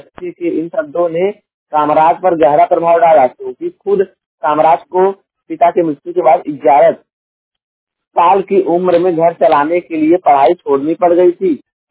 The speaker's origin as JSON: {"language": "Hindi", "town": "Jaunpur", "region": "Uttar Pradesh", "country": "India", "said": "और मैं उत्तर प्रदेश के जौनपुर जिले का निवासी हूँ"}